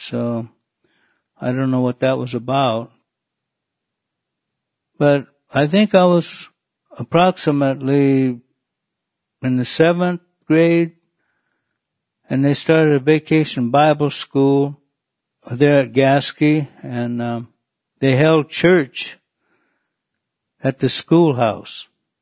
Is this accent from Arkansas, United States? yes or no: no; California, United States; I'm from the Karuk tribe in Northern California along the Klamath River. It's in between Wairika and Eureka in Northern California.